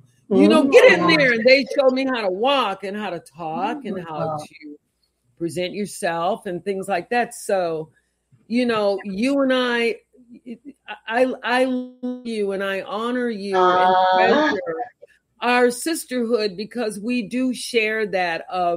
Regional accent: the South, United States; Myself as a woman of color, a Black woman growing up in the South with very negative images.

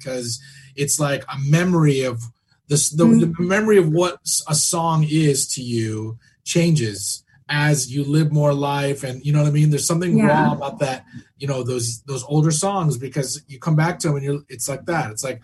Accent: Arcadia, United States; I'm from here. I'm from Arcadia, which is like, you know, not far from here.

